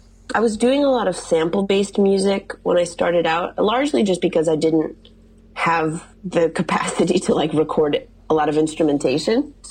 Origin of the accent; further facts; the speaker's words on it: Midwest, United States; as I mentioned to you, I'm from the Midwest.